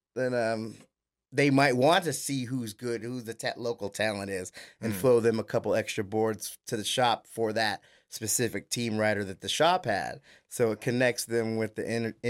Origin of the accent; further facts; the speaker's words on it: San Diego, California, United States; I think part of growing up in San Diego was, I don't know if it was like that in every suburb and every city in the country